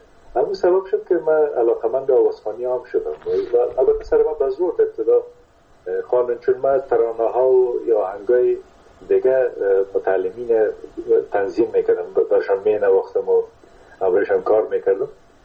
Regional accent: Kunduz, Afghanistan; born there; در قندوز در اون زمانی که ما به دنیا آمدم تازرم در اشپینزر قندوز مصروف ایفای وظیفه بوده و در اون زمان البته تا سنای 3 سالگی را ما در قندوز بودیم، مکتب نرفتیم در قندوز

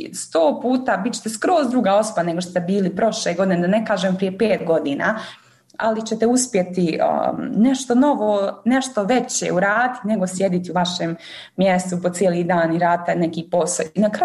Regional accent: Bosnia & Herzegovina; u Europskom parlamentu sam se zaposlila kao Bosanka Hercegovka i trebalo je posebno odobrenje da se zaposlim jer nisam državljanka Europske unije

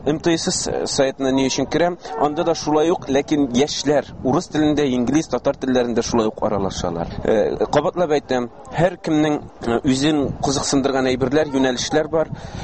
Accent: Shygyrdan, Chuvashia, Russia; минем туган авылым Шыгырданда мәктәп интернетлаштырылды

